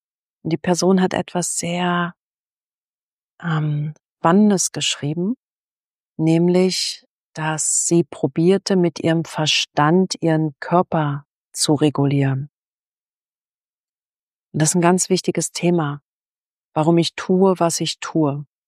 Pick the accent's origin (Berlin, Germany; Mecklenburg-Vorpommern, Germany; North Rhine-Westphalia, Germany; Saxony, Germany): Berlin, Germany; Ich bin ja in Berlin, in der Großstadt groß geworden.